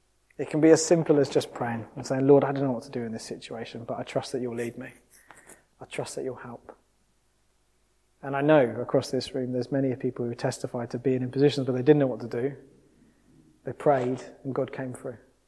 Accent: United Kingdom; As British people, we can be naturally critical and analytical.

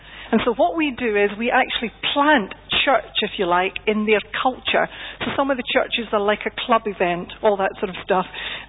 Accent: Scotland, United Kingdom; now in England; you can tell from my accent that I'm Scottish, can't you? Yes. I come from north of the border.

